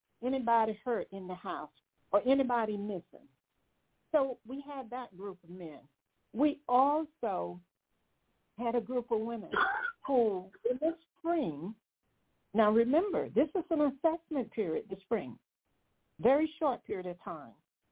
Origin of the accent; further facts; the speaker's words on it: North Carolina, United States; And I grew up, and I have said this before, I grew up in Western North Carolina.